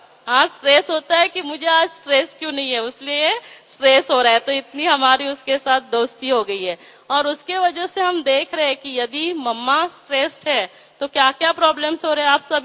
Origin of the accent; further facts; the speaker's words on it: Maharashtra, India; मैं महाराष्ट्र से हूँ